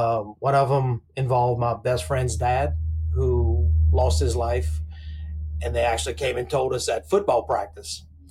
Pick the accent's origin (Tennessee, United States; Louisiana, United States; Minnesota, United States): Louisiana, United States; Abbeville; So born and raised in Abbeville, Louisiana, 1970, regular family, daddy was in the oil field.